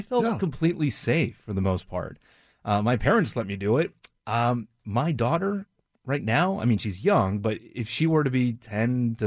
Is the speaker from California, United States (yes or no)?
no; Seattle, Washington, United States; Like you, Dory, I'm from Seattle. I was born here